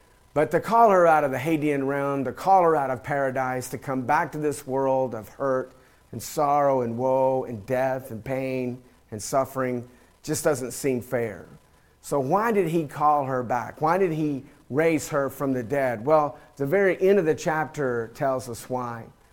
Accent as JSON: {"language": "English", "town": "Reedland", "region": "Kentucky", "country": "United States", "tie": "born or raised there", "said": "I grew up in Reedland and went to school in Reedland, so I wanted to go back home over there and just drive around and reminisce. I love Kentucky"}